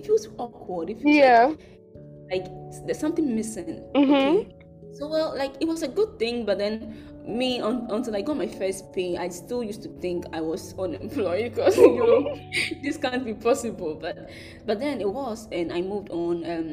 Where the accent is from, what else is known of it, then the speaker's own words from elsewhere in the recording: Ghana; at the time I was in Rwanda, and Rwanda is not my home, I'm Ghanaian, like I said earlier.